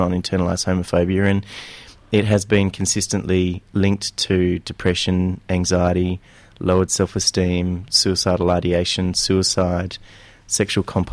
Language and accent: English; Perth, Western Australia, Australia; now in Melbourne, Australia; Yes, I grew up in Perth, and I've only been here for 5 months.